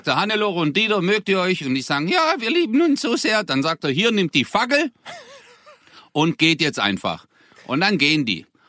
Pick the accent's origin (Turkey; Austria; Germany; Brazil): Turkey; Çarşamba, Samsun; Samsun, Çarşamba, das Dorf, wo ich herkomme, ist richtig hart.